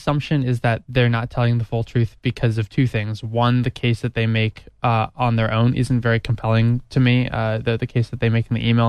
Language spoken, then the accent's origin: English; San Diego, California, United States; I'm from San Diego.